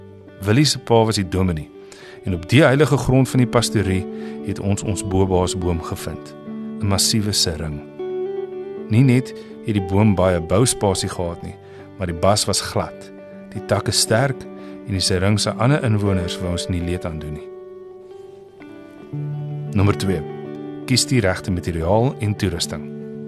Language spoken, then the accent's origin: Afrikaans; Ladysmith, KwaZulu-Natal, South Africa; Ek het groot geword op Lady Smith. En een van die voordele van groot word op 'n platterlandse dorp is die groot erwe.